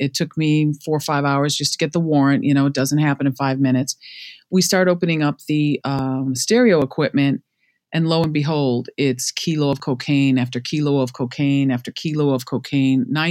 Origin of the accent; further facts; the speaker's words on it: Chicago, Illinois, United States; now in Los Angeles, United States; I grew up in Chicago, but now I'm out in LA and I'd been here a couple of years.